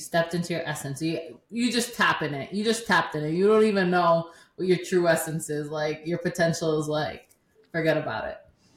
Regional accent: Vermont, United States; I grew up in Vermont, like, I'm Dominican, I ride horses, I sound like Bernie Sanders half the time.

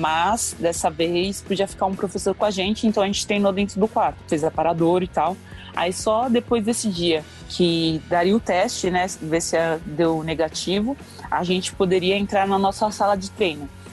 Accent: São Paulo, Brazil; Eu sou da Zona Norte de São Paulo.

